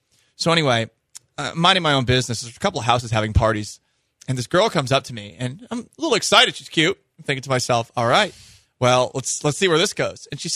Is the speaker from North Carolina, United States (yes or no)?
no; Texas, United States; I'm from Texas.